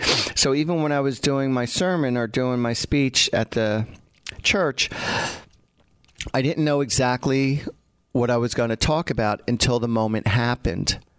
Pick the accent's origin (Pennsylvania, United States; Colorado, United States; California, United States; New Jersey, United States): New Jersey, United States; I said, I'm from Central Jersey. And she goes, no, you're not with that accent. I said, no, I really am.